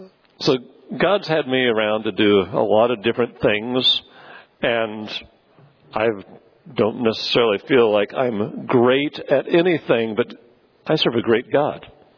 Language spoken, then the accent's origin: English; Missouri, United States; I'm from Missouri, which means every once in a while you hear me slip in a y'all.